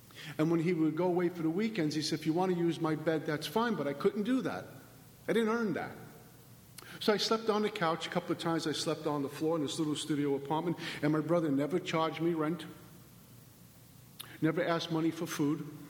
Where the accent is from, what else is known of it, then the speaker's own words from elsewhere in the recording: Brooklyn, New York, United States; I'm from Brooklyn, man.